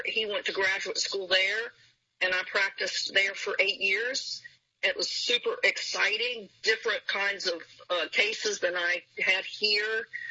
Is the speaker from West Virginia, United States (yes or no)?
no; Raleigh, North Carolina, United States; But outside of court … I grew up in Raleigh.